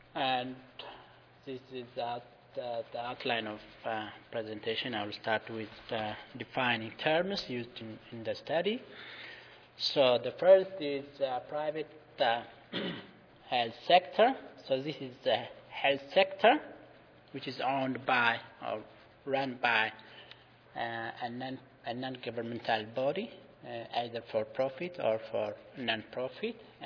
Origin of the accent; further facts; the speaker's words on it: Ethiopia; I'm from Ethiopia